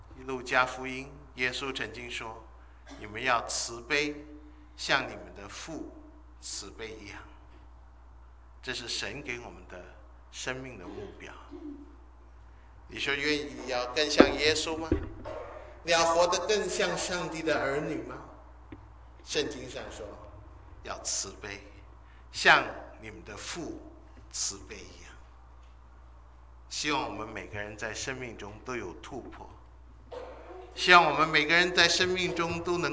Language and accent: Chinese; China; now in United States; 完了那个我们中国人去买米是多少？